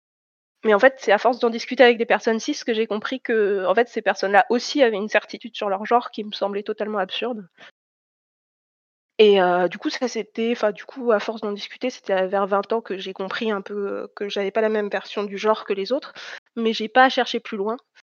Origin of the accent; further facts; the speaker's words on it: France; Genre, je suis une femme comme je suis française.